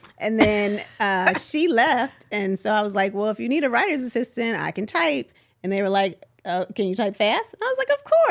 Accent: New Jersey, United States; I'm from Jersey, but I'm from South Jersey. So it's totally different.

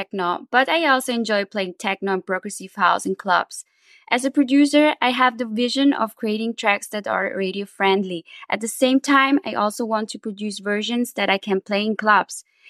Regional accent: Zurich, Switzerland; now in Lugano, Switzerland; I grew up in Zurich and only recently moved to Lugano.

